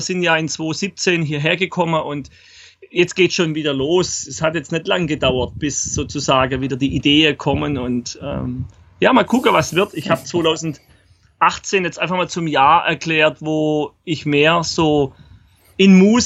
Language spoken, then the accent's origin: German; Baden-Württemberg, Germany; und ich komme ja aus dem Schwarzwald und wenn man so durch den Wald geht, der hat ja auch was, viel Sauerstoff, ist doch alles ziemlich dunkel im Schwarzwald.